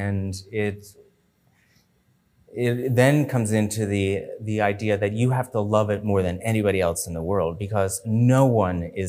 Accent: Allentown, Pennsylvania, United States; In Allentown, Pennsylvania.

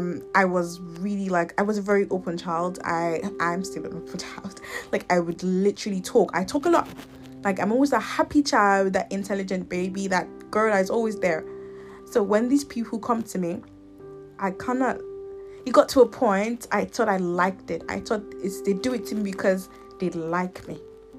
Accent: Nigeria; Well, I grew up in Nigeria

